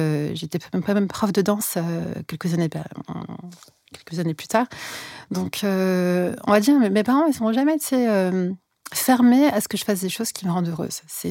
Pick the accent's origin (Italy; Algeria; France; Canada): France; La Courneuve, Île-de-France; En fait, j'ai grandi précisément à la Courneuve, dans 93. Et j'ai grandi donc, oui, dans une cité en 93.